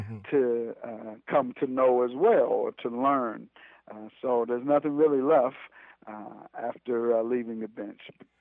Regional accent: Detroit, Michigan, United States; where I grew up in Herman Gardens, where over half of the households did not have fathers, and this was in the 70s.

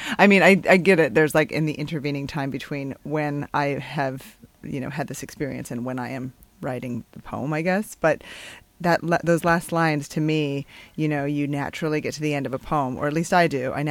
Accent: New Mexico, United States; now in Austin, United States; I grew up in southern New Mexico and live in Austin, Texas, and I have lived here since graduat

